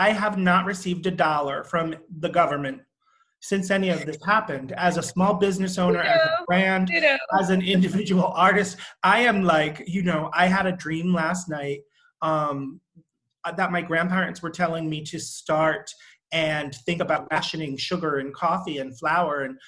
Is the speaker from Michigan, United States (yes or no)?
no; New York, United States; it is almost impossible for me to believe as a New Yorker, but many of our artists and estheticians that listen to the podcast are being asked to go back to work this week.